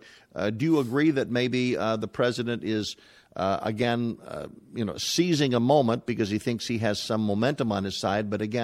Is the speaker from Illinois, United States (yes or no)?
yes; Chicago, Illinois, United States; from Chicago.